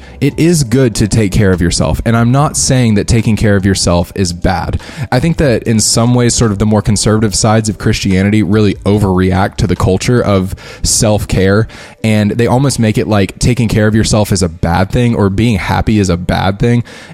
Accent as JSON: {"language": "English", "country": "United States", "said": "And so me as an American, I bring in that mindset"}